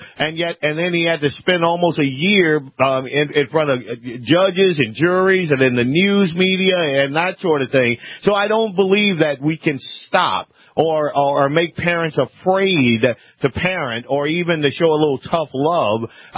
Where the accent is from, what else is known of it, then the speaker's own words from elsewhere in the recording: the South, United States; because I am not that old, and I was raised in the South, and I have cut my own switch many, many a time.